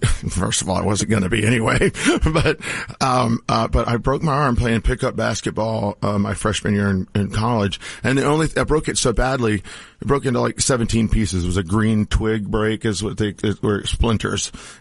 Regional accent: San Antonio, Texas, United States; I'm from San Antonio.

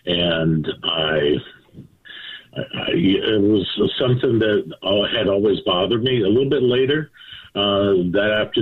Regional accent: Abilene, Texas, United States; now in California, United States; Yes, sir. I grew up, born and raised in Abilene, and graduated high school and went to a couple of years of college there in Dallas and migrated out here to California

